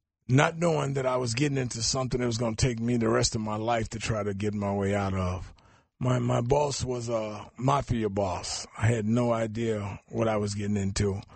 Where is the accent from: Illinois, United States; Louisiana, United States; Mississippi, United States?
Mississippi, United States; I started at a very young age smoking marijuana. I grew up in Mississippi.